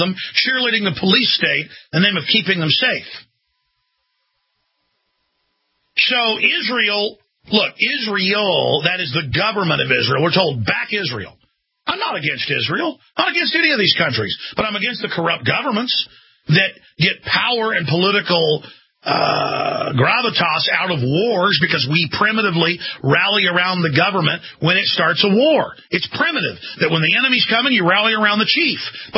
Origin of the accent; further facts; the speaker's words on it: England, United Kingdom; this is a corrupt empire like the British Empire 200 years ago, but I as an Englishman get something from it.